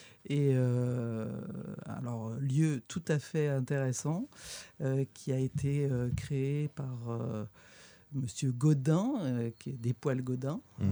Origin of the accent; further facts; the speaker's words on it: Paris, Île-de-France, France; moi je suis parisienne, donc j'ai plutôt une enfance